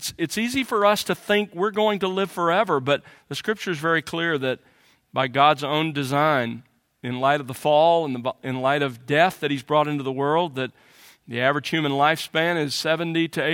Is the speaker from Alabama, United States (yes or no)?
yes; Mobile, Alabama, United States; I expected at that stage to become an attorney and to settle down in or near my hometown, Mobile, Alabama.